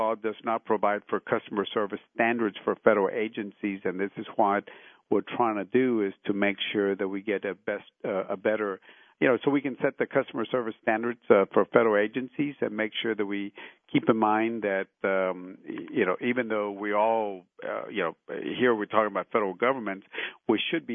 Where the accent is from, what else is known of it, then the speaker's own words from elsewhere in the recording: Laredo, Texas, United States; who is working on a international bridge, let's say Laredo, Texas, which is my hometown